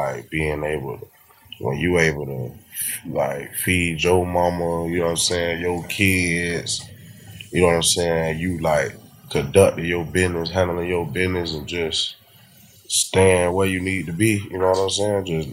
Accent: Port Salerno, Florida, United States; Yeah, I'm from Port Salerno.

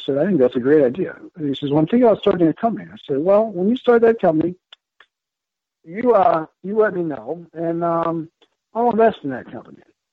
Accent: Madison, Wisconsin, United States; and I'm a pediatric surgeon, and I'm from Madison, Wisconsin.

